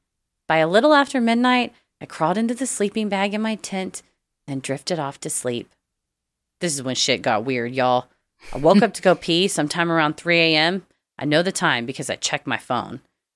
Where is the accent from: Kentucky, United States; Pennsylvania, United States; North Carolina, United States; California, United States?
Kentucky, United States; moved away as an adult; now in Arizona, United States; When I moved from my home state of Kentucky to Arizona in the fall of 2019, I, like the rest of us, had no idea what a shit show 2020 would be.